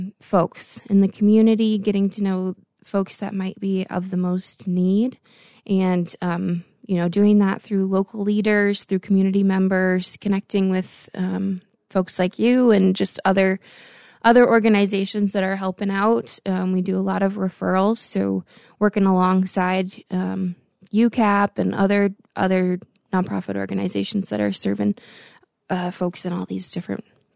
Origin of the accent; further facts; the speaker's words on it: Willmar, Minnesota, United States; I recently moved to the area, but I'm originally from Willmar, so I'm not too foreign to this region